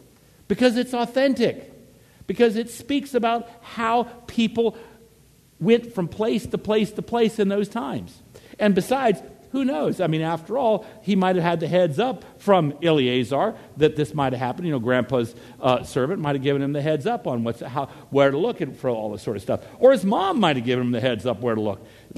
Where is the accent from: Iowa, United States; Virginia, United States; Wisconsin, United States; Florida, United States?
Virginia, United States; also born or lived in Texas; I'm making reference to life growing up in Virginia and then Texas.